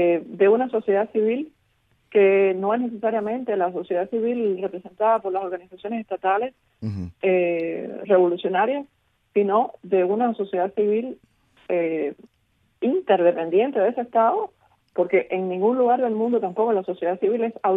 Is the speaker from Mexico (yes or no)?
no; Cuba; moved away; yo soy cubana, emigré a este país y me beneficié de esa política.